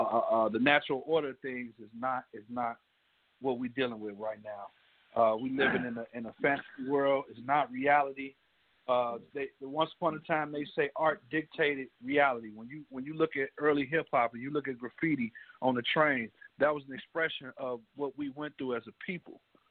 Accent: Chicago, Illinois, United States; A lot of us, and I come from Chicago, and a lot of us, you know, mm-hmm.

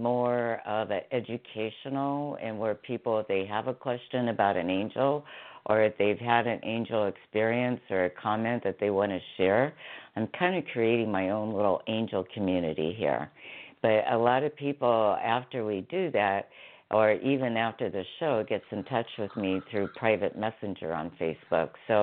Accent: Canton, Ohio, United States; Canton, Ohio.

